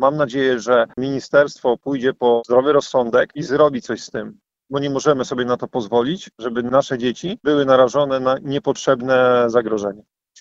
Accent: Olsztyn, Warmian-Masurian Voivodeship, Poland; Ja jestem oczywiście chłopakiem z miasta, urodzony i wychowany w Olsztynie, ale dużo bardzo czasu spędzałem u swoich dziadków na gospodarstwie na wsi, gospodarstwo przy lesie

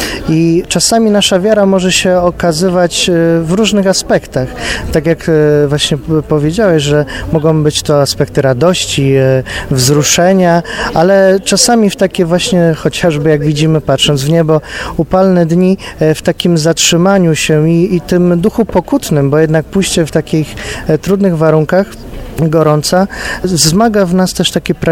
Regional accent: Kalisz, Greater Poland Voivodeship, Poland; Pochodzę z Kalisza, więc moje serce bije w rytm kaliskich grup

